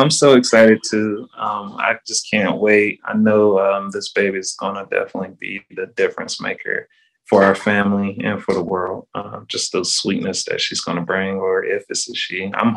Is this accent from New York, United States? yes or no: no; Charlotte, North Carolina, United States; also born or lived in Raleigh / Statesville; So when I was born in Raleigh, I moved to Charlotte until I was 12. And then I ended up going to Statesville. So Statesville is a small little town, about maybe 30, 35 minutes out.